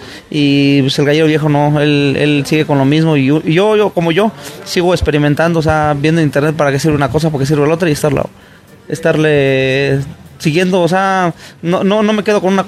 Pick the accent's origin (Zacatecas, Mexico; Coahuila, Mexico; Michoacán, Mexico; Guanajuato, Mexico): Guanajuato, Mexico; now in Querétaro, Mexico; El criadero y nosotros somos de Guanajuato, pero estamos radicando en Querétaro.